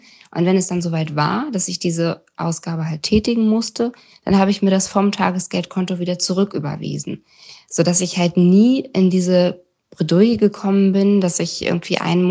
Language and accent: German; Hanover, Lower Saxony, Germany; ich komme aus Hannover.